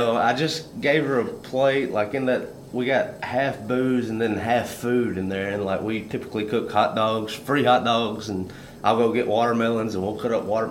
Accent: Tuscaloosa, Alabama, United States; we're from Tuscaloosa. You've heard of that.

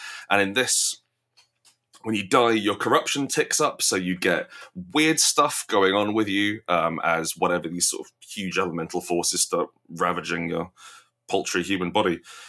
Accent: England, United Kingdom; I'm very English. I'm very white.

